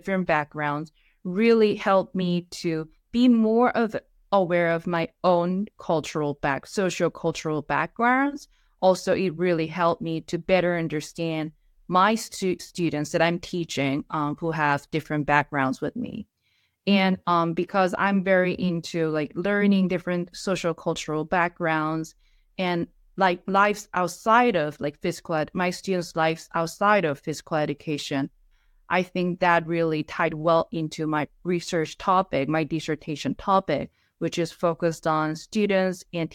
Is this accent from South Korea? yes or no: yes; South Korea; moved away as an adult; I'm originally from South Korea, and I was a classroom teacher back in South Korea in Seoul for about 4 years.